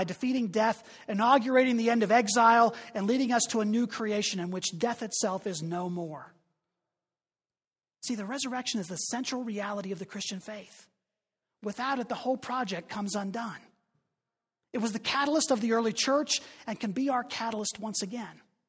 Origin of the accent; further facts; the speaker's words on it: Pittsburgh, Pennsylvania, United States; he's from Philly and I'm from Pittsburgh